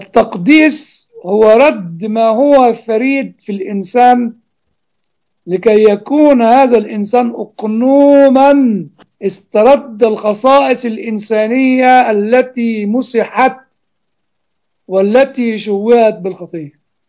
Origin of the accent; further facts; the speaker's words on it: Egypt; أنا شتمت الشعب المصري يا إخوة بشتم نفسي، أنا مصري مقدرش اتنازل عن جلدي ولحمي وعظمي.